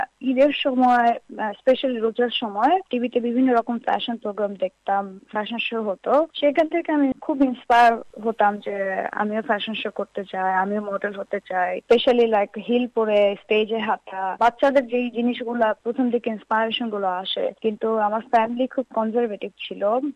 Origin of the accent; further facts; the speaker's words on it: Bangladesh; আমি প্রথম বাংলাদেশি ছিলাম এবং আমি জানি না মানে আমি আমার দেশকে সুন্দরভাবে রিপ্রেজেন্ট করতে পারবো কিনা।